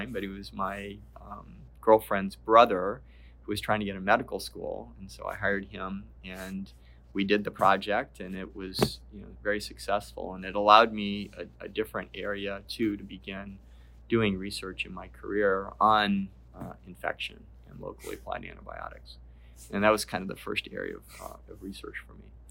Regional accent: Puerto Rico; also born or lived in Cleveland, United States / Florida, United States; And I grew up in Puerto Rico. My mother and father met in Cleveland. They lived in Cleveland until I was about five, moved to Florida for a year, and then we moved to Puerto Rico.

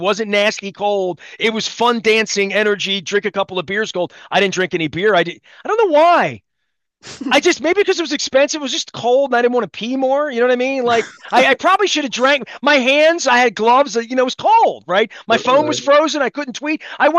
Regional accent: Baltimore, Maryland, United States; I said, I'm from Baltimore.

